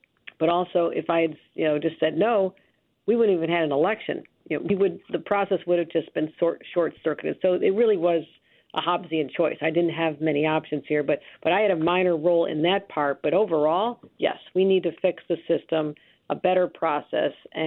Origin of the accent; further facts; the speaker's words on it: Buffalo, New York, United States; And a place like Western New York, where I'm from Buffalo.